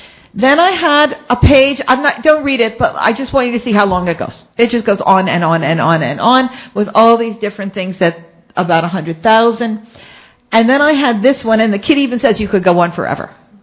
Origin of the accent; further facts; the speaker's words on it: Baltimore, Maryland, United States; And I still remember a high school teacher. I grew up in Baltimore, and he was not very great in math, but he was a fabulous teacher.